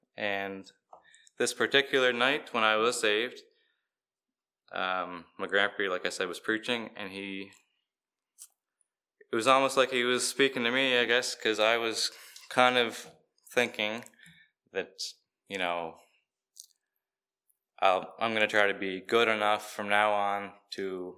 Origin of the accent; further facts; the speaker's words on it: Nova Scotia, Canada; So I grew up in Cape Breton, and I was going to a gospel hall similar to this in Cape Breton.